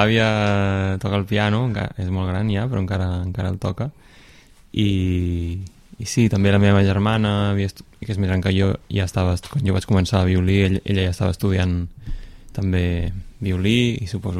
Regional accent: Cambrils, Catalonia, Spain; l'Escola de Música de Cambrils, que és el meu poble, a Tarragona

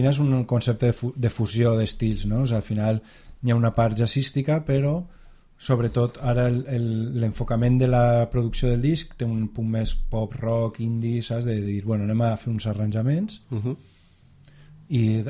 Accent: Valencia, Valencian Community, Spain; Jo sóc de València, però mig de la meva família és d'un poble molt xicotet, de 1.000 habitants, del nord d'Alacant, de la Marina Alta

